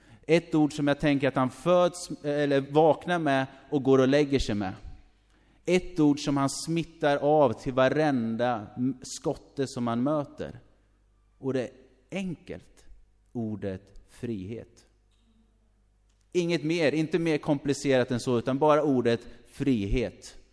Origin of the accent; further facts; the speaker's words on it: Norrköping, Östergötland, Sweden; det är ju där jag kommer ifrån, Norrköping.